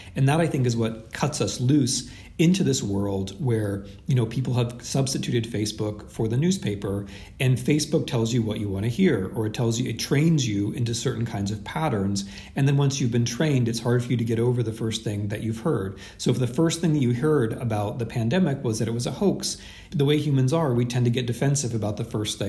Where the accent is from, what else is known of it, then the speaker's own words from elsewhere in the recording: United States; But I'm an American.